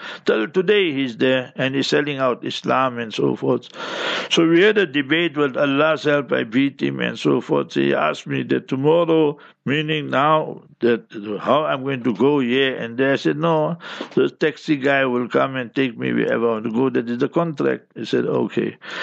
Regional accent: South Africa; yes, I'm from South Africa, I'm from Lens

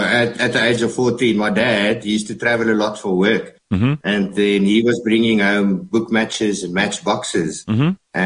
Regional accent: Bloemfontein, Free State, South Africa; And those years, I'm from Bloemfontein. So those years, they still had an office at Bloemfontein.

